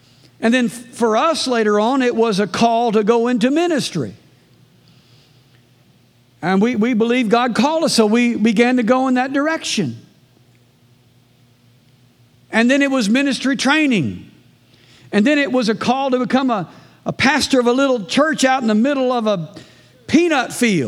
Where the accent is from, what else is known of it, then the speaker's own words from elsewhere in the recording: Florida, United States; And remember, we're from Florida. We don't know anything about peanuts.